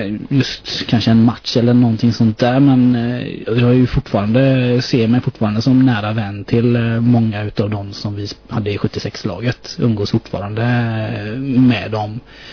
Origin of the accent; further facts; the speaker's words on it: Masthugget, Västra Götaland County, Sweden; jag var nog 4 år i Masthugget där jag är uppvuxen